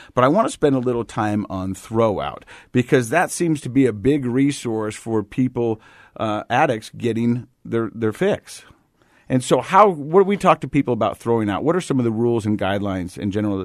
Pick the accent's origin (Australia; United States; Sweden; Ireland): United States; Ogden, Utah; Now, I'm from the Biggity Biggity O, that's Ogden to you and me.